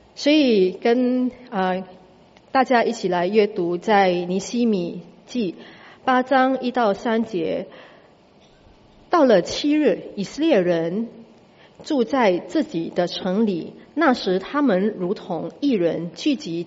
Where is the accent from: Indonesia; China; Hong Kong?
Indonesia; Batam, Riau Islands; Chinese is a second language; now in Singapore; 我本身是印尼人，我的家乡离新加坡很靠近，就是在巴丹。Okay, 所以你们如果常常去巴丹去旅游的话，那个就是我的家乡